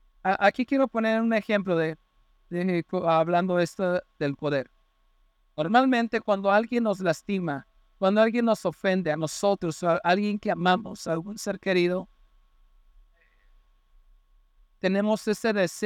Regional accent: Coacalco, State of Mexico, Mexico; Voy a poner un ejemplo en Coacalco. Yo soy de Coacalco.

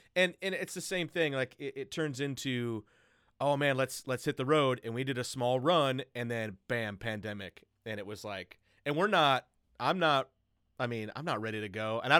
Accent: Michigan, United States; we grew up just outside of Ann Arbor, so it was a little bit of the country

